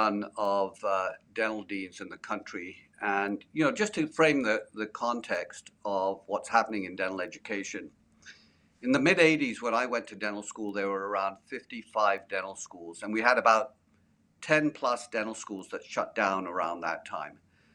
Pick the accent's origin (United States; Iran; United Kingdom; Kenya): Kenya; I grew up in Kenya, East Africa. And sometimes people will ask me, well, you don't look like you're African.